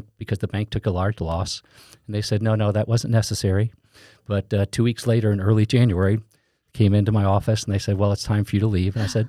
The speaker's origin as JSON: {"language": "English", "region": "New York", "country": "United States", "tie": "born or raised there", "also_born_or_lived": "Schenectady, New York", "said": "I grew up most of my life in Westchester County outside of New York City."}